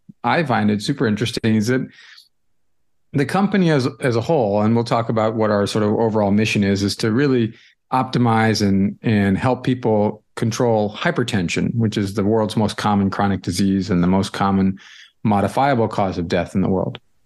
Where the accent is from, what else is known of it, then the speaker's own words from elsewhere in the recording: St. Louis, Missouri, United States; now in Boston, United States; I grew up in St. Louis. I'm a Midwestern kid, but I did my college in the Midwest and medical school, but I ended up in Boston for a residency